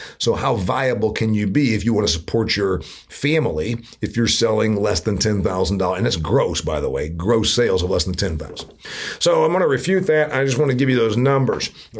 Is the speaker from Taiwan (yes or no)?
no; Indiana, United States; My home state of Indiana, since I just mentioned it, was home to 100 manufacturers of automobiles about a century ago.